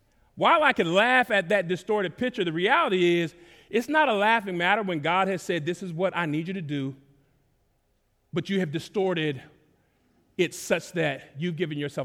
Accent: Dallas, Texas, United States; I grew up in Dallas, and every year in the fall, we would have this day where we got to not go to school.

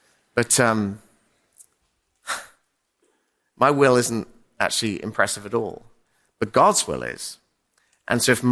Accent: Teignmouth, South West England, United Kingdom; Now, my hometown is a place called Tynmouth in the southwest of England. It's a beautiful place.

